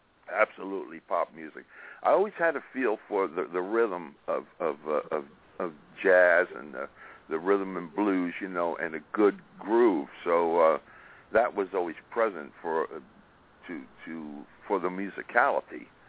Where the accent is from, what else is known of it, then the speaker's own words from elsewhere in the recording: Texas, United States; What happened was, I'm from Texas, I came here, and then thanks to Bill Lee.